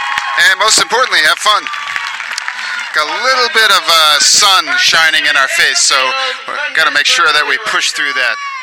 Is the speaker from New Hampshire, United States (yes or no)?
no; Melrose, Massachusetts, United States; I'm from Melrose, Massachusetts